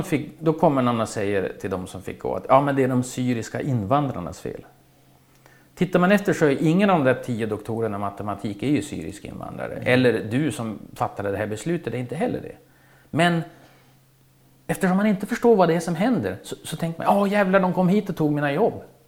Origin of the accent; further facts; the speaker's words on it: Örnsköldsvik, Västernorrland County, Sweden; Jag kommer från Övik.